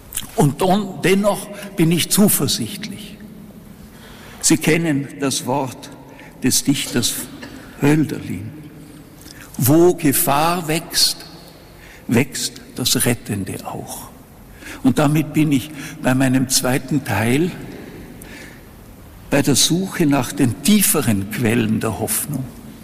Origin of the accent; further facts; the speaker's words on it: Austria; Ich bin, um zum ersten zu kommen, als Kleinkind im Herbst 1945 als Flüchtling nach Österreich gekommen. Österreich ist meine Heimat geworden.